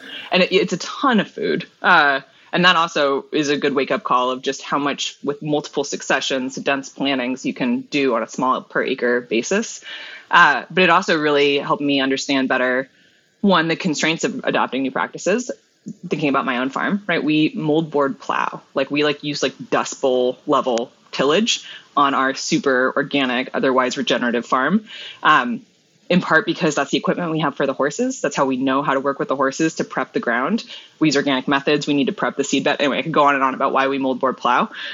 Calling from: Vashon Island, Washington, United States; So we are outside of Seattle, Washington, on an island called Vashon Island.

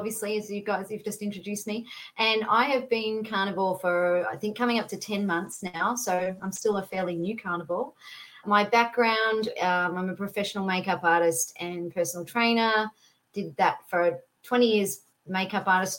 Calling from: Melbourne, Victoria, Australia; yes, I'm in Melbourne, Victoria, which is down the south of the country.

